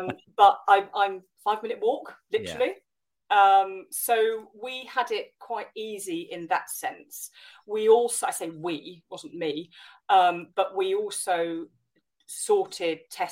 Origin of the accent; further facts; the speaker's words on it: South East England, United Kingdom; I grew up on the Isle of Wight, so I get islands